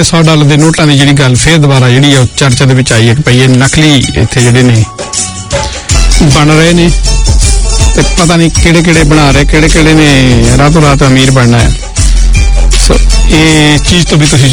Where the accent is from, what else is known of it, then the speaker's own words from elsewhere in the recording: Punjab, India; ਮੈਂ ਗੁਜਰਾਤ ਦਾ ਨਹੀਂ ਆ ਮੈਂ ਪੰਜਾਬ ਦਾ ਤੇ ਮੈਂ ਪੰਜਾਬੀ ਹੀ ਗੱਲ ਕਰਨੀ ਆ